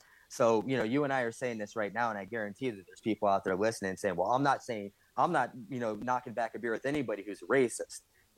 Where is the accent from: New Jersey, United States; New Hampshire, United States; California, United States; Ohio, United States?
Ohio, United States; Barberton; like, come with me in my hometown in Barberton.